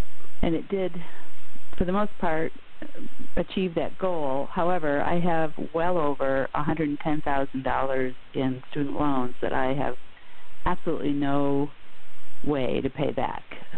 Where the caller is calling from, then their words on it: Hancock, New Hampshire, United States; I'm calling from Hancock, New Hampshire.